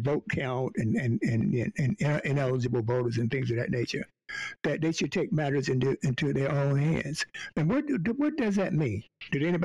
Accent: North Carolina, United States; Look, where I come from, I come from North Carolina, so that's, you know, hey, that's not a problem for me.

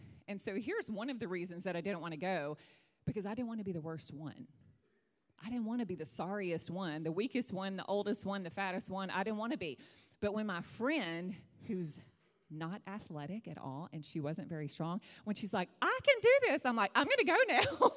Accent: East Texas, Texas, United States; I'm from East Texas, and big country girls like to eat big plates, amen.

